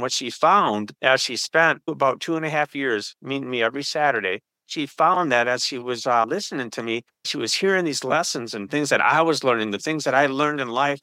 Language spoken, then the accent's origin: English; Rochester, Minnesota, United States; I'm from Rochester, Minnesota.